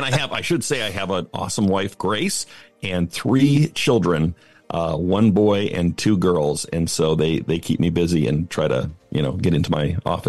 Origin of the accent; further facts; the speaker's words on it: Canada; accent: Canadian; moved away as an adult; now in United States; Although I've been south of the border now for like 23 years. And so when I go home, they say I sound like a southern politician because I've completely lost my Canadian accent. So I grew up in Canada